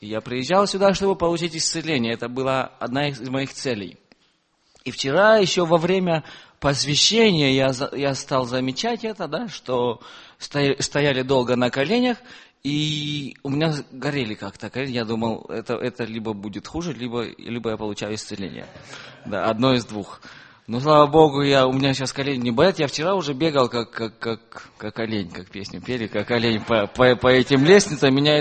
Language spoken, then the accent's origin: Russian; Karlsruhe, Baden-Württemberg, Germany; из Карлсруэ.